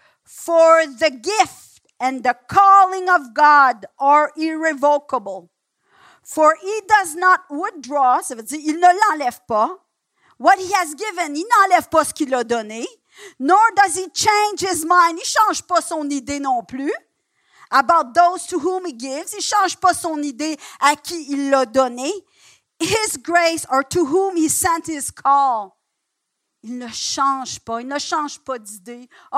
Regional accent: Quebec, Canada; On est Québécois un petit peu agressifs, hein?

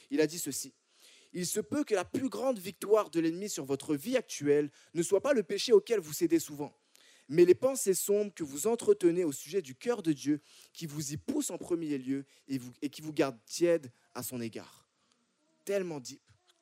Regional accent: France; moved away as an adult; now in Canada; comme vous entendez à mon accent, là, moi, je viens de France, puis j'ai pas grandi, oui, Séverine représente, j'ai pas grandi ici au Québec. Je suis arrivé ici il y a une dizaine d'années

